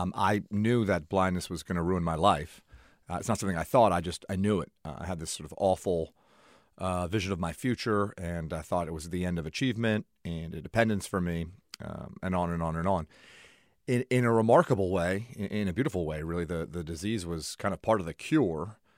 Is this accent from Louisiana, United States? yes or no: no; Miami, Florida, United States; So I grew up acting in Miami, Florida, my hometown, and probably did somewhere between 100 and 150 commercials growing up.